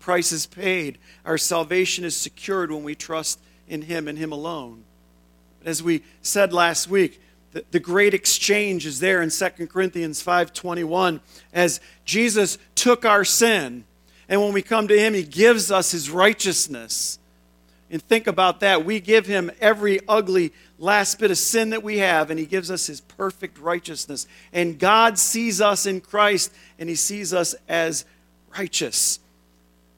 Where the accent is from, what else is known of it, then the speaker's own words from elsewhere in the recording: Mayfield Heights, Ohio, United States; also born or lived in Cleveland; now in Chardon, United States; I was born in Cleveland and I grew up in Mayfield Heights and I went to school in Mentor and now I live in Chardon.